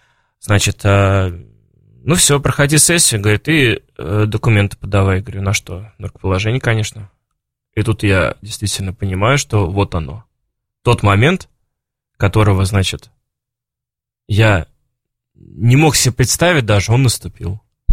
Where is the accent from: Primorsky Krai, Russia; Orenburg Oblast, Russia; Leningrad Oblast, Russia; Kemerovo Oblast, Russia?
Orenburg Oblast, Russia; Orsk; born there; Сказали, а вы нам подходите, будете служить в Орске, где родились.